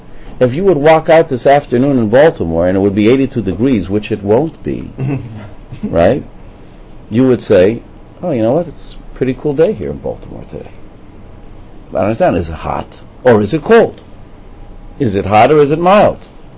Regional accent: Canada; I come from Canada. Okay, I come from Canada.

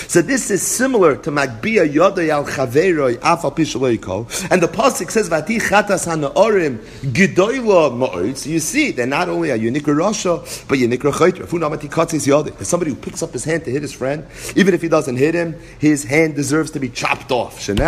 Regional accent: Brooklyn, New York, United States; I'm from Brooklyn. We can play some hardball as well if that's what you want to do.

